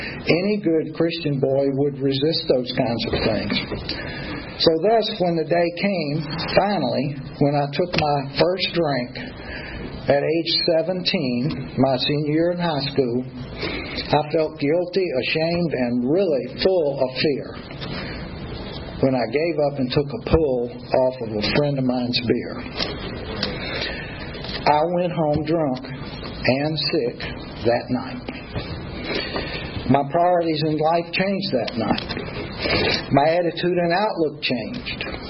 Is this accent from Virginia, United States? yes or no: yes; Richmond, Virginia, United States; So I grew up in Richmond, Virginia. My father was a preacher and a theology professor at a Presbyterian seminary.